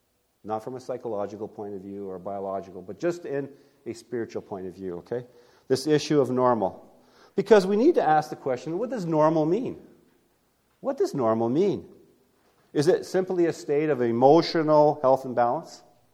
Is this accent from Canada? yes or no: yes; Jasper, Alberta, Canada; Now, I grew up in Jasper, Alberta.